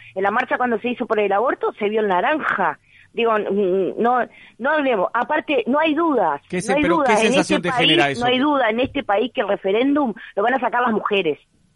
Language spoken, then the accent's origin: Spanish; Fray Bentos, Río Negro, Uruguay; now in Montevideo, Uruguay; Yo soy de Fray Bentos.